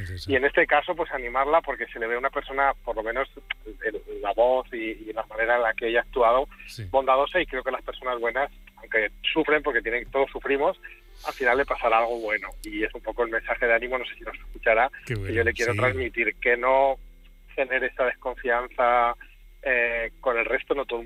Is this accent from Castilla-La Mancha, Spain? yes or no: yes; Toledo, Castilla-La Mancha, Spain; now in Barcelona, Spain; Bueno, yo soy de Toledo, pero vivo en Barcelona.